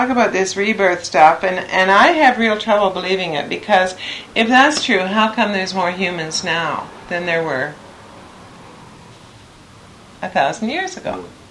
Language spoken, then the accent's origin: English; Calgary, Alberta, Canada; I know I have my fixed views about Calgary, having spent my younger days there.